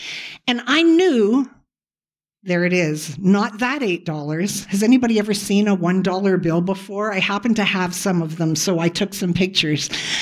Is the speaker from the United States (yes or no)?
no; Kitchener, Ontario, Canada; I grew up in Kitchener.